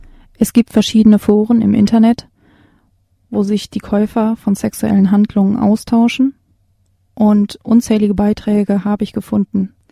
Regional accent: Bielefeld, North Rhine-Westphalia, Germany; Aber Prostitution wird auch in Bielefeld betrieben, da wo ich herkomme.

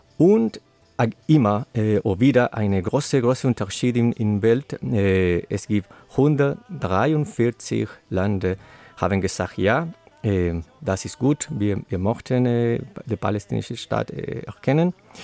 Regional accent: Chile; German is a second language; Und ich komme aus Chile und mit Familie aus Chile und Peru

